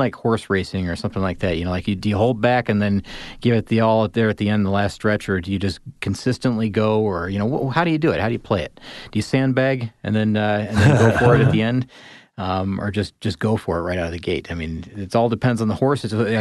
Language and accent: English; Midwest, United States; I grew up in the Midwest